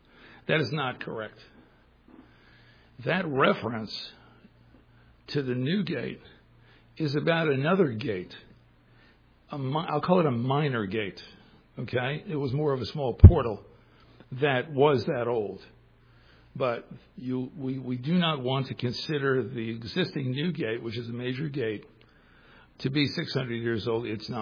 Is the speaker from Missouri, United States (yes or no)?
no; New York City, New York, United States; I'm from up north. I'm from New York City originally. You probably hear my voice, but New York has pretty much everything you could ever want in the way of food.